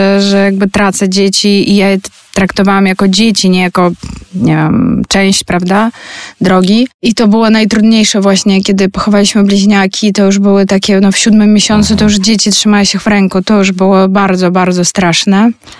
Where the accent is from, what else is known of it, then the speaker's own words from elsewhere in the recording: Ukraine; Polish is a second language; Jestem po prostu, tu akurat jestem typową Ukrainką.